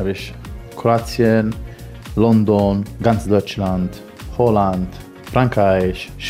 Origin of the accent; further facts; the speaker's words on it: Naples, Campania, Italy; German is a second language; now in Hattingen, Germany; Ich komme aus Napoli und die 081 ist die Vorwahl von Napoli.